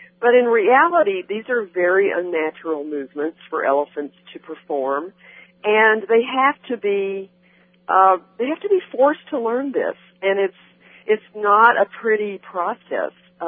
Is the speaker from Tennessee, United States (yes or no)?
yes; Tennessee, United States; Well, I grew up in East Tennessee.